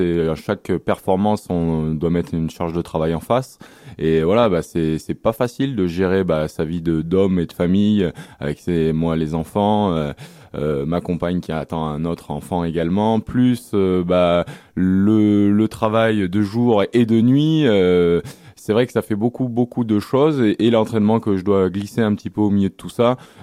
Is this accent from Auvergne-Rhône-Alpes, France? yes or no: yes; Clermont-Ferrand, Auvergne-Rhône-Alpes, France; puisque moi, je suis né de Clermont-Ferrand, comme beaucoup de sportifs.